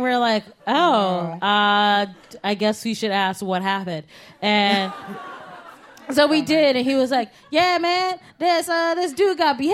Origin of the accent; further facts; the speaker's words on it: Cleveland, Ohio, United States; I grew up in Cleve, and... Don't judge my journey.